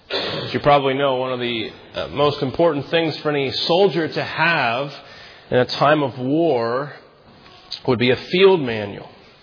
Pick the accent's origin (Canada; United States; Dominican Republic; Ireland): United States; As an American, I should know this stuff, shouldn't I?